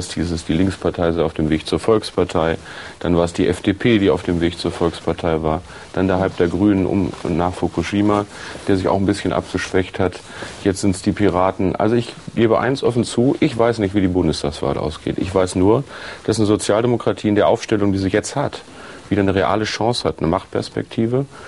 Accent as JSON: {"language": "German", "region": "Lower Saxony", "country": "Germany", "tie": "born or raised there", "said": "Ich glaube auch, dass es auch in meinem Heimatland Niedersachsen an der spannendsten Wahl"}